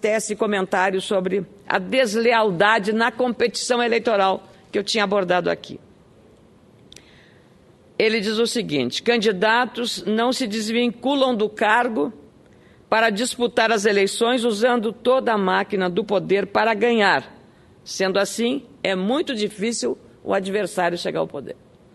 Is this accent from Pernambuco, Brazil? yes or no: no; Rio Grande do Sul, Brazil; Nós somos do Rio Grande do Sul